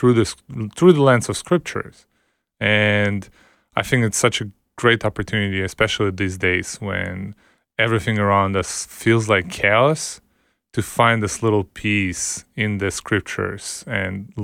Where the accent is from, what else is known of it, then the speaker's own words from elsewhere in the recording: Israel; also born or lived in Ukraine; my mom and I was born in Ukraine. And at 5 years old, my mom and I, because of family circumstances, moved to Israel. And I grew up there. I grew up in Israel.